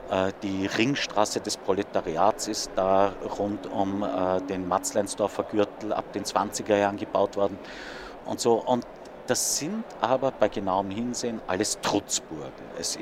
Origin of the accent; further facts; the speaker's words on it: Vienna, Austria; ich bin in Wien geboren, ich bin aufgewachsen in Wien, ich bin zur Schule gegangen in Wien, ich habe hier studiert und ich arbeite hier.